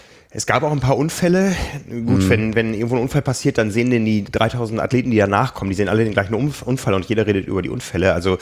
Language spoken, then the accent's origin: German; Hamburg, Germany